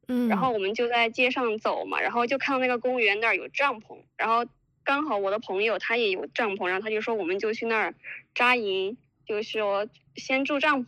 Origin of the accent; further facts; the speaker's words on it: Sichuan, China; now in Australia; 我来自中国的四川，然后今年三月来到澳洲打工度假。